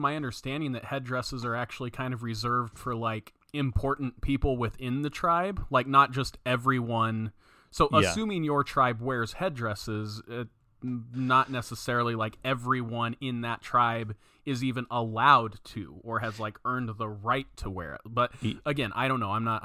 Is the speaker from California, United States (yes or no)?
no; Oklahoma, United States; born there; also born or lived in Oregon / Idaho; I've lived in Oregon, Idaho, like I was born in Oklahoma